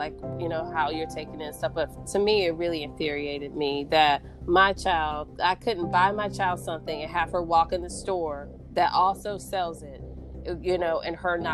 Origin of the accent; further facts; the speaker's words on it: the South, United States; I grew up in the South. You know, I grew up in a place where I didn't have access to all of these things